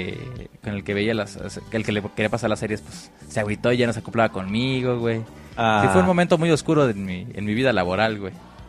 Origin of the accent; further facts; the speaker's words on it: Tlagolilo, Durango, Mexico; allá en Tlagolilo, Zaragoza, Durango, que es pues, mi pueblo